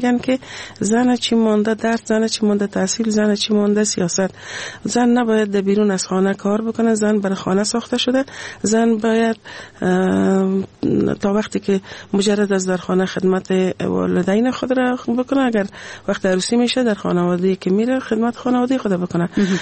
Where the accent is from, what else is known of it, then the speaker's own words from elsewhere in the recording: Afghanistan; همین ما شما افغان هستیم، مسلمان هستیم،